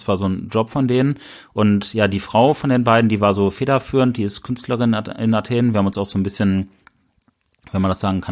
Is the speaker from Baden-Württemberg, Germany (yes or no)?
no; Bielefeld, North Rhine-Westphalia, Germany; Ach ja, wir kommen aus Bielefeld.